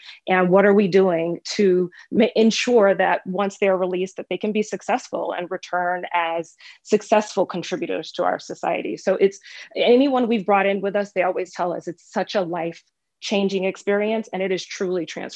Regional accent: Miami, Florida, United States; and of course I'm born and raised in Miami

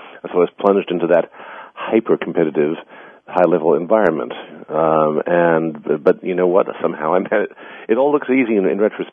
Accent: White Plains, New York, United States; I'm from White Plains, New York, and I studied there at the Westchester Conservatory of Music.

